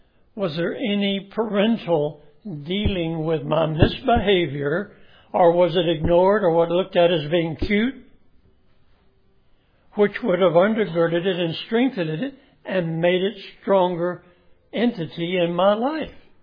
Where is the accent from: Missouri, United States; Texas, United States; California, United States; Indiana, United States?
Texas, United States; Dallas; I was raised in East Dallas. I went to school in East Dallas. East Dallas is a neighborhood.